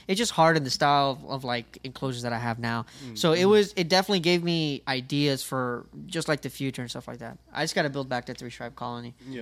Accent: Miami, Florida, United States; Okay, so I don't know if it's because I'm from Miami, but I have an affinity for water.

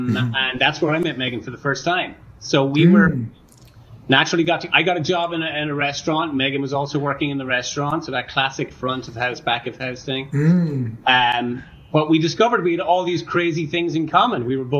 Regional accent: Ireland; now in United States; born and raised in Ireland, grew up in a little small farming community, southeast coast of Ireland. Really cool way to grow up. Grew up surrounded by lots of little small family-run organic farms.

